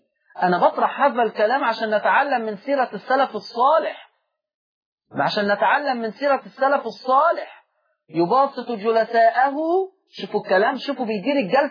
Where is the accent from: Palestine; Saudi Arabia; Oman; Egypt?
Egypt; بلغتنا كمصريين دمه خفيف